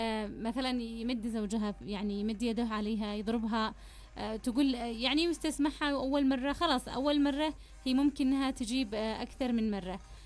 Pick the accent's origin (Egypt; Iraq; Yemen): Yemen; العنف لازال مستمر في بلادنا اليمن